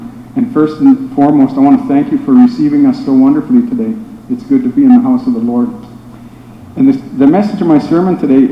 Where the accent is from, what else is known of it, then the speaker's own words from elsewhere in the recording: Canada; I'm from Canada, so I'm not used to this.